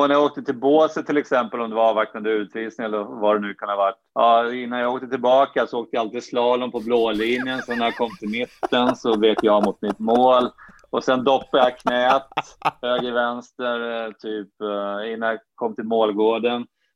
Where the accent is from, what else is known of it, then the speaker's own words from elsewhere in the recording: Sweden; also born or lived in United States; I alla fall här hemma i Sverige, i USA var det lite knepigare, men hemma i Sverige var jag alltid först i omklädningsrummet.